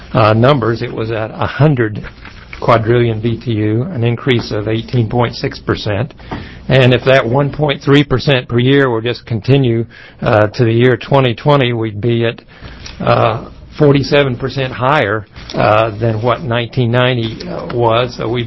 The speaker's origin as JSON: {"language": "English", "town": "Roseburg", "region": "Oregon", "country": "United States", "said": "from Douglas County, Roseburg."}